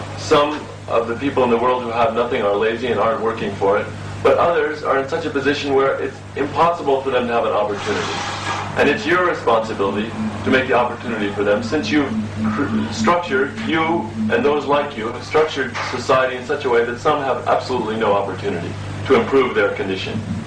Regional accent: United States; born there; I was born in the United States, and my parents were both scientists.

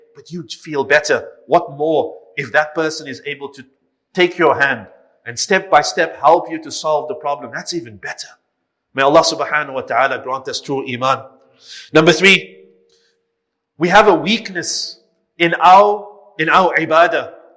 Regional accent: Cape Town, Western Cape, South Africa; when I was growing up in Cape Town

